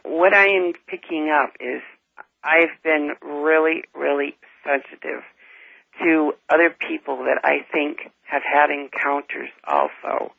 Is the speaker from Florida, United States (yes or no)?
no; Westfield, Massachusetts, United States; Yes. I'm from Westfield, Massachusetts.